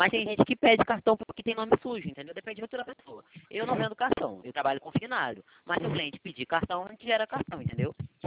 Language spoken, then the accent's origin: Portuguese; Rio de Janeiro, Brazil; Eu sou do Rio de Janeiro